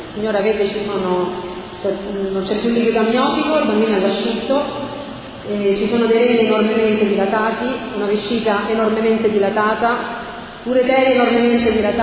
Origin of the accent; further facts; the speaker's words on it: Rome, Lazio, Italy; Veniamo da Roma, siamo con i nostri tre figli